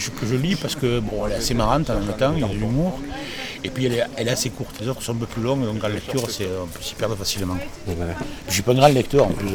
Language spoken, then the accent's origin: French; Tarbes, Occitanie, France; Moi, je suis de Tarbes, donc on est à 90 bornes de l'Espagne. J'étais élevé dans des quartiers populaires à Tarbes, où il y avait beaucoup de républicains espagnols.